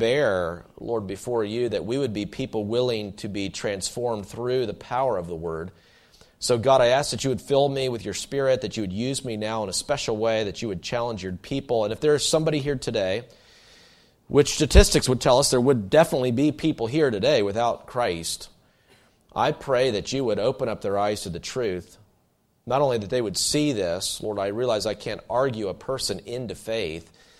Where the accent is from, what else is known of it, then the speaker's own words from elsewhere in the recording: Simpsonville, South Carolina, United States; And I'm from Simpsonville, which is a suburb of Greenville, and same with Malden. And so we're real close to each other.